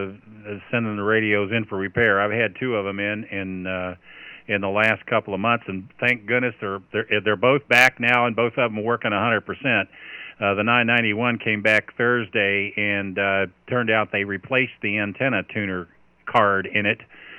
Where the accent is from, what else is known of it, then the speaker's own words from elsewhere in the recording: Kentucky, United States; You know, I am from Kentucky, Bob.